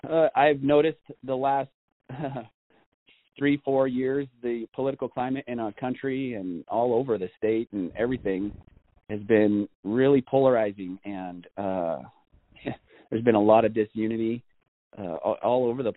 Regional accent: Arizona, United States; moved away as an adult; now in Idaho, United States; I've been in Idaho for almost 4 years, Bonner County for all of that. I came from Arizona with my family

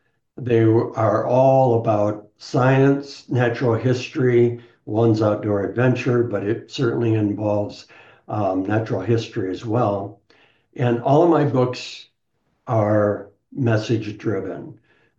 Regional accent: Midwest, United States; I'm originally from the Midwest, but had always wanted to live in the West.

